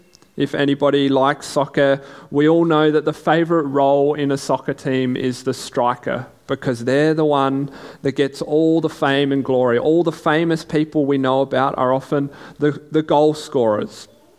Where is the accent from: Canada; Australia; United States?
Australia; South Australia; As most of you know, I grew up here in South Australia, and so I was always close to my family